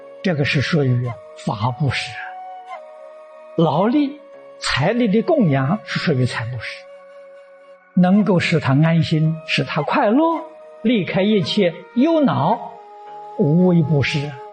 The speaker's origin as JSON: {"language": "Chinese", "country": "China", "said": "我们中国人讲的孝亲尊师啊，这四个字做不到"}